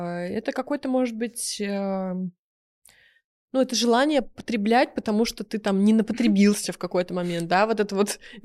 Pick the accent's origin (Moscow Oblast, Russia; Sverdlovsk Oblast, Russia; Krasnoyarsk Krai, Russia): Moscow Oblast, Russia; Dmitrov; И вот мы из Дмитрова там ехали в Москву